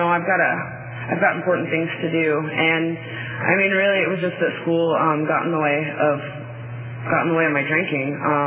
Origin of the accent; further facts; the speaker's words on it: Bakersfield, California, United States; I'm from Bakersfield originally